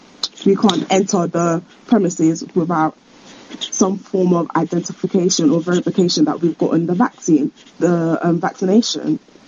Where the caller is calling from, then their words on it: London, United Kingdom; I'm from London, the UK.